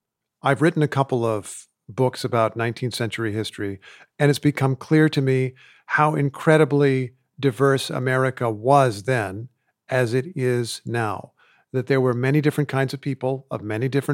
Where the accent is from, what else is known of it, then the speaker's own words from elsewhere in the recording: Indiana, United States; He grew up mainly in my home state of Indiana. And so when you grow up in Indiana, you learn a lot about Lincoln.